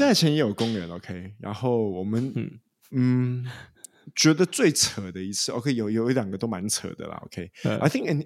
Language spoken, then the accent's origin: Chinese; Malaysia; 这个真的是我们在马来西亚长大